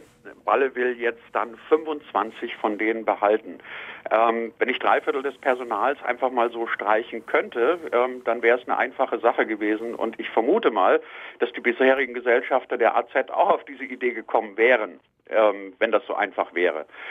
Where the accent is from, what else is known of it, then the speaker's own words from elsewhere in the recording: Bavaria, Germany; Ich komme aus Niederbayern und ich kenne das Straubinger Tagblatt.